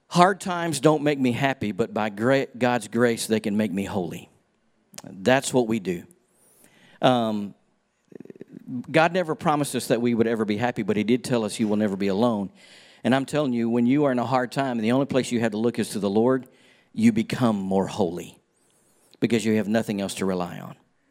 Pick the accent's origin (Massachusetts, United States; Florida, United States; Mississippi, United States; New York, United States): Mississippi, United States; And I was an out-of-state guy. I grew up in Mississippi most of my childhood. Graduated high school there.